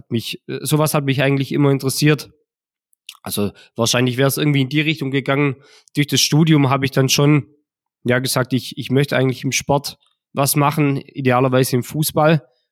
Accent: Baden-Württemberg, Germany; ich komme circa eine halbe Stunde weg von Ulm. Also bin schon mit der Region sehr stark verbunden.

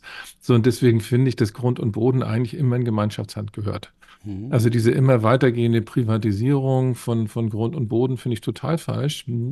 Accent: Hamburg, Germany; Ich meine, ich bin am Stadtrand von Hamburg aufgewachsen.

